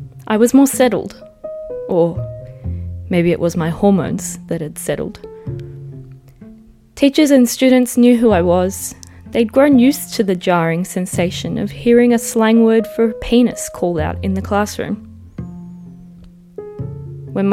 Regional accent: Glasgow, Scotland, United Kingdom; born there; I was born in Glasgow, Scotland. My parents gave me an Irish name

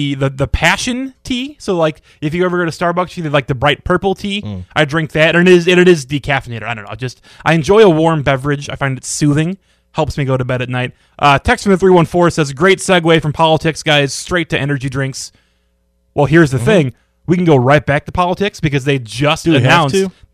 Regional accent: Belleville, United States; You know, as a kid, I grew up in Belleville, right? So, I mean, I was not ever like a big time city person.

